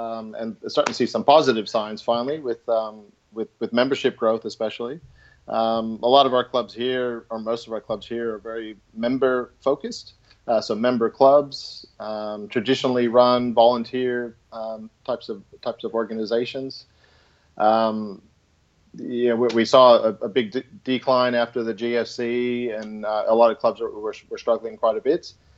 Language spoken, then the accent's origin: English; Los Angeles, California, United States; moved away as an adult; now in Australia; Yeah, it's a bit of a mutt, I think, because I'm originally from Los Angeles. I came out here in 2000, so I've had about 18 years living here.